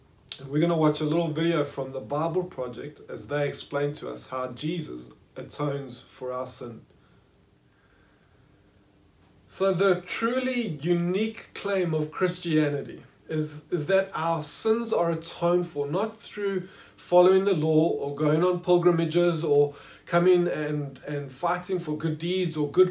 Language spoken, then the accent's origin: English; Johannesburg, Gauteng, South Africa; I grew up in Johannesburg, and I went to a boys' school, JP Boys, which is the oldest boys' school in the city.